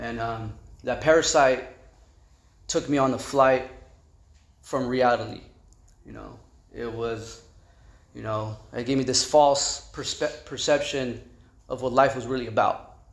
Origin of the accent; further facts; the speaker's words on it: Santa Maria, California, United States; I'm originally from Santa Maria. I grew up in the projects.